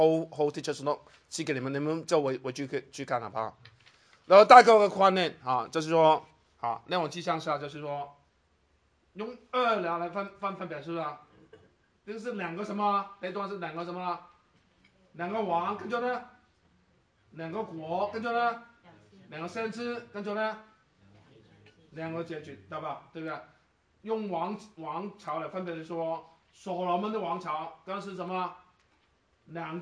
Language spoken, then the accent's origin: Chinese; Guangdong, China; 我们广东话，橘子是橙啊